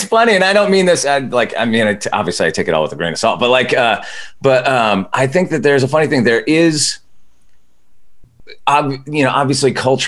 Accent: Santa Barbara, California, United States; Like, I didn't grow up in a big, big city. I grew up in a medium-sized city. I grew up in Santa Barbara.

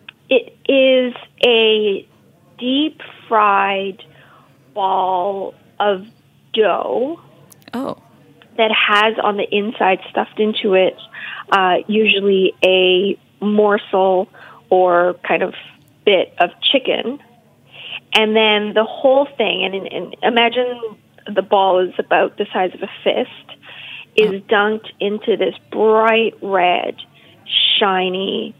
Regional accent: Vancouver, British Columbia, Canada; now in Toronto, Canada; So as I said, you know, I grew up in Vancouver.

